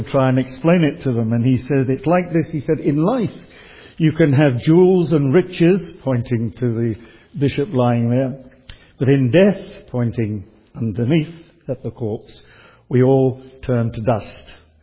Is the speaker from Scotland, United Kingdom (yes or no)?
no; East of England, United Kingdom; born there; for me at that time it was way up north because I was born in Essex.